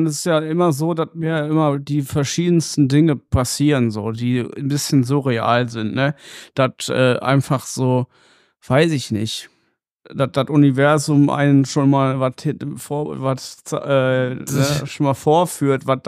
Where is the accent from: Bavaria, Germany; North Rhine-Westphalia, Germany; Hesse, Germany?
North Rhine-Westphalia, Germany; ich komme hier so aus Duisburg, Düsseldorf, die Ecke halt hier so.